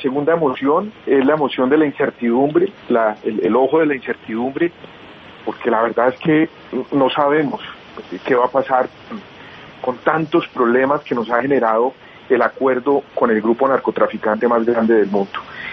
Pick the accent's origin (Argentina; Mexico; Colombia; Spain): Colombia; 3 emociones que hoy como colombiano y como congresista siento.